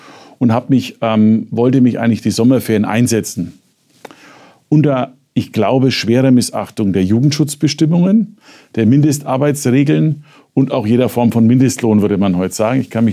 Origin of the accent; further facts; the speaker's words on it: Nuremberg, Bavaria, Germany; now in Munich, Germany; im Vergleich zum Nürnberg, wo ich herkomme.